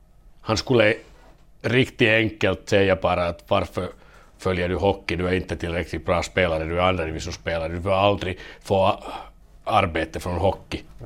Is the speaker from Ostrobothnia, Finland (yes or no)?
yes; Vaasa, Ostrobothnia, Finland; moved away; Så när jag var ung i Vasa, vi hade bra kultur, bollsportkultur.